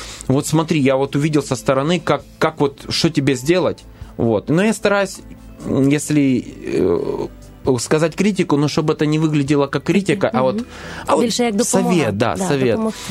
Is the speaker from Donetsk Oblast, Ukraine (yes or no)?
yes; Donetsk, Donetsk Oblast, Ukraine; also born or lived in Crimea; Я человек из Донецка, и в Донецке свой менталитет, а в Крыму, где жил, немножко другой, более сдержанный, более интеллигентный менталитет.